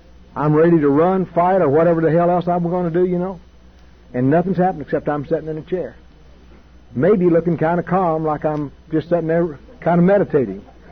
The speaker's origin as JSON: {"language": "English", "region": "Texas", "country": "United States", "tie": "born or raised there", "said": "I was raised in West Texas walking around barefooted, and there were rattlesnakes and there were bull snakes and all kinds of snakes out there"}